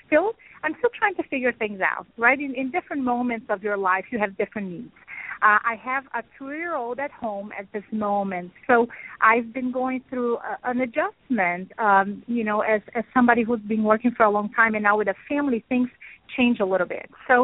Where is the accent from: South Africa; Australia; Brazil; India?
Brazil; moved away as an adult; also born or lived in Italy / United Kingdom / Germany; now in United States; I lived in many different countries. I grew up in Brazil, and I finished college there, lived in Italy, the UK, Germany, and I've been in the United States for about 8 years